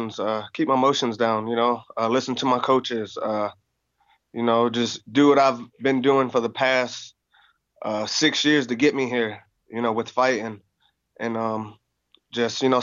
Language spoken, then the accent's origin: English; Michigan, United States; now in Arizona, United States; Like Michigan molded me. Living out here in Arizona, it polished me. It made me to the man I am today. So, like, I love Michigan. My heart's in Michigan